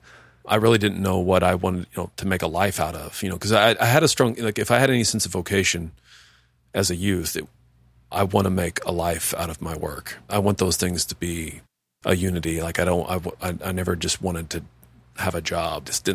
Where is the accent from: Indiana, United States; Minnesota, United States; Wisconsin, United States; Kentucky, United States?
Indiana, United States; Darmstadt; Yeah, I grew up in Darmstadt, which is kind of in some ways no man's land in Vandenberg County for a Catholic parish.